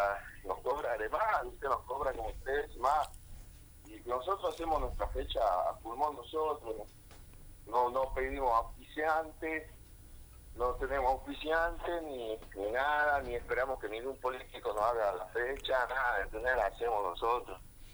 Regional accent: Orán, Salta, Argentina; Todos somos de acá de Orán.

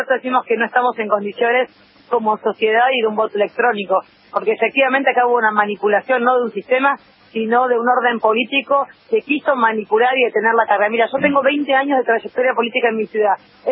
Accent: La Plata, Buenos Aires Province, Argentina; porque somos platenses, nos queda mucho más cómodo

